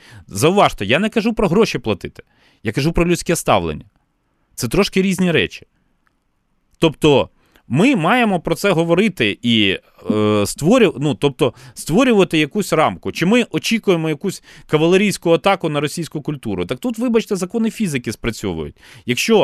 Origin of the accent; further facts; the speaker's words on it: Kyiv, Ukraine; first language Russian; Ukrainian is a second language; Я народився і виріс в російськомовній родині в Києві і закінчив школу з російською мовою викладань.